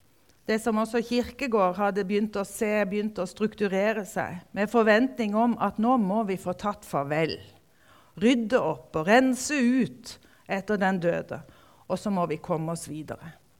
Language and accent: Norwegian; Tveit, Agder, Norway; i den tiden hvor jeg vokste opp i Tveit, som ungdom i hvert fall